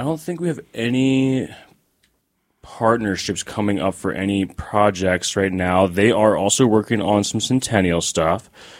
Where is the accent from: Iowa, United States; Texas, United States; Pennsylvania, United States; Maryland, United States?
Maryland, United States; Yeah. I grew up in Baltimore County, Maryland, went to college in Maryland